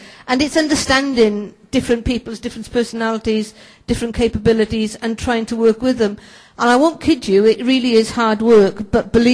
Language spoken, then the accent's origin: English; Wales, United Kingdom; accent: Welsh; Sorry, I'm from Wales and have a Welsh accent, so I hope you can understand me.